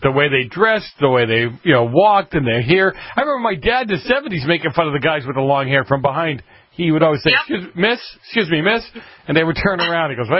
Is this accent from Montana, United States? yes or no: no; Boston, Massachusetts, United States; everybody from New England loved … I didn't know anybody when I grew up that didn't like … When I grew up in Boston, yeah, nobody didn't like nothing.